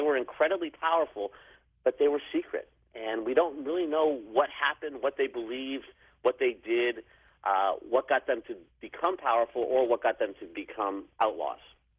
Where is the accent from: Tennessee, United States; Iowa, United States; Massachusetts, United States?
Massachusetts, United States; And so that's the legend we have in my hometown, Western Massachusetts.